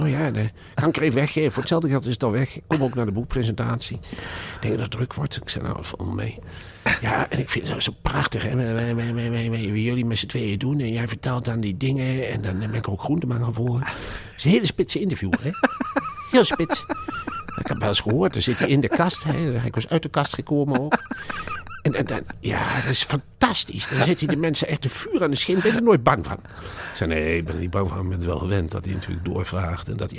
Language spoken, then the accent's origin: Dutch; Assen, Drenthe, Netherlands; Wij komen helemaal uit Assen. Zo, helemaal uit Assen.